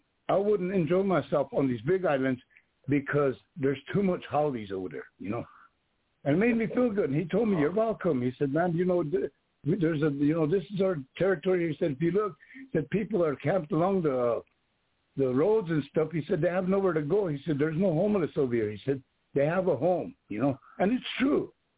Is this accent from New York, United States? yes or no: no; South Dakota, United States; You're from, as I told him, I'm from South Dakota. I'm a Lakota, you know, I'm Indian, native.